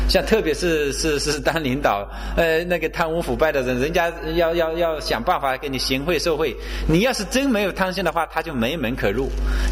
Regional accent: China; 我们中国人不行，我们中国是吃饱了干活干不动你会累死

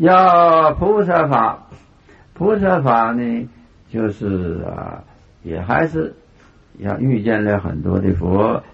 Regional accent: China; 对我们中国人的啊影响很大

